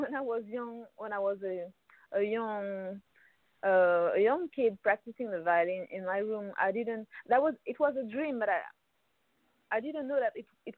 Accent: Paris, Île-de-France, France; I'm from Paris, so I grew up in France.

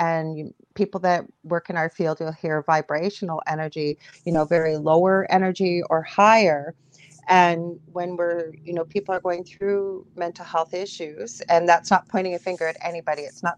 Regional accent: Canada; I'm from Canada.

